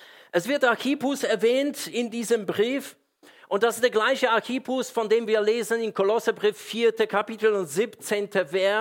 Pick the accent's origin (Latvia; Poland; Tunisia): Poland; German is a second language; now in Germany; Ich lebe 26 Jahre in Deutschland und manche Sprüche sind Volksweisheit. Gell? Ich komme ursprünglich aus Polen, nicht aus der schönen Schweiz, Amerika oder Frankreich, wie einige glauben.